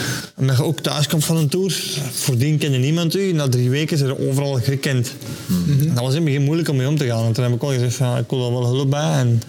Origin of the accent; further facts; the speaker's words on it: Belgium; En destijds als Belg vielde, en heel België zat op een kop van oog